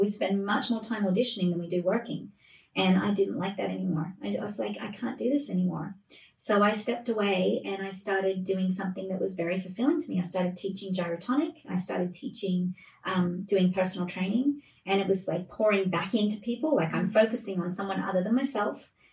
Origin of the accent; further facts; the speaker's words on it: Australia; accent: Australian; I had a manager who was very adamant about me not doing my Australian accent.